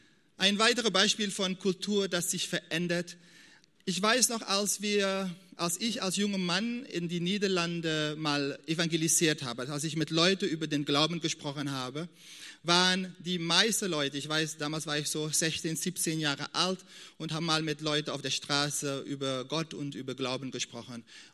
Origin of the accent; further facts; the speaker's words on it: Suriname; German is a second language; now in Germany; wir sind in Suriname aufgewachsen und wir haben bestimmte Werte haben wir mitbekommen